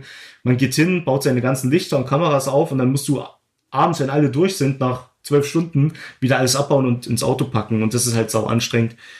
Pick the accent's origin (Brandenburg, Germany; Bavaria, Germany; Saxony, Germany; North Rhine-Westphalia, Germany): Saxony, Germany; Glauchau; ich habe in Klauhau gedreht, meine Heimatstadt